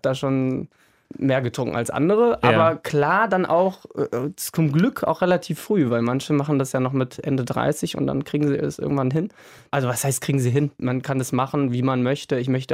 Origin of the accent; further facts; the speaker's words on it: Hesse, Germany; weil ich komme aus der Gegend Frankfurter Raum, da, dörflicheren Gegend.